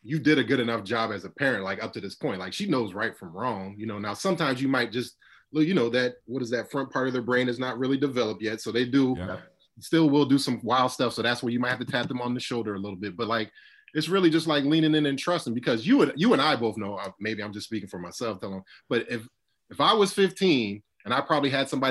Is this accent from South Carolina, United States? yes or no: yes; Charleston, South Carolina, United States; I grew up in Charleston. So James Island is like right next to downtown Charleston, and great place to grow up in.